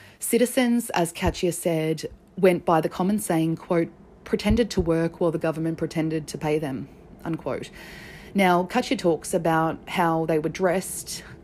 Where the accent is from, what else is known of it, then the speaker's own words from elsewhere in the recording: Australia; yes, I'm from Australia and we have a form of socialized healthcare